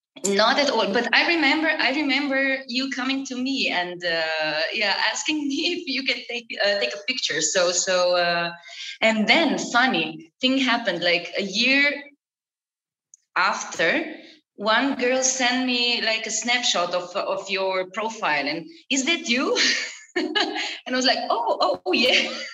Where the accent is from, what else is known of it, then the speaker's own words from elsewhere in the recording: Slovenia; English is a second language; from Slovenia